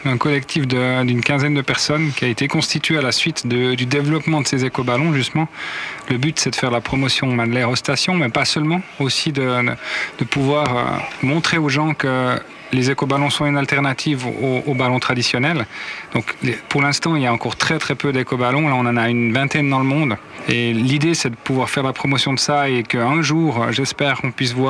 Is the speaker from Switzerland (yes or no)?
yes; Neuchâtel, Switzerland; Moi, je viens de Neuchâtel.